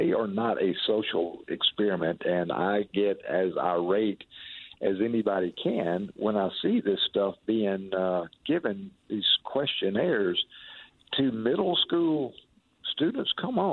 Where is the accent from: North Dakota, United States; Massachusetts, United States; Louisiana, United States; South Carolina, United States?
Louisiana, United States; I don't want it happening anywhere in the nation, but certainly not in my home state of Louisiana.